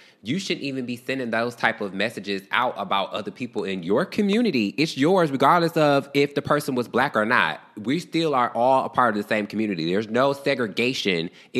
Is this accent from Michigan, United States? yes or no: yes; Detroit, Michigan, United States; I'm always on alert because I'm from Detroit.